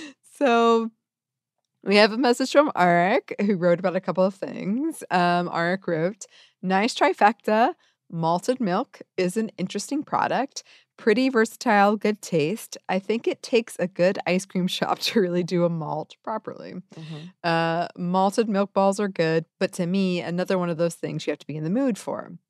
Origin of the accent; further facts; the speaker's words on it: Ohio, United States; Growing up in Ohio, we actually had a lot that grew in the creek behind us.